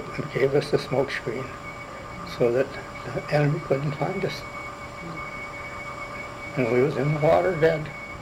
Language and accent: English; Twin Brook, South Dakota, United States; also born or lived in Milbank, South Dakota / Woonsocket, South Dakota; I was born in Twin Brook, South Dakota in 1921. And anyhow, we moved to Milbank, South Dakota when I was 16 years old.